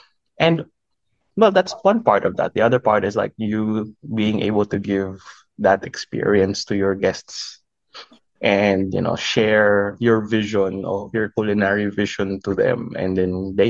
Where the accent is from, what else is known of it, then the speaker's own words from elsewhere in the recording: Philippines; So I go, as a Filipino, you would want to give that or show that off at some way, shape, or form.